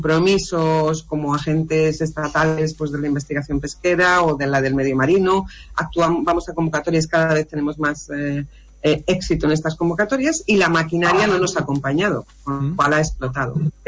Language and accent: Spanish; Alicante, Valencian Community, Spain; Soy alicantina, puede que algo pille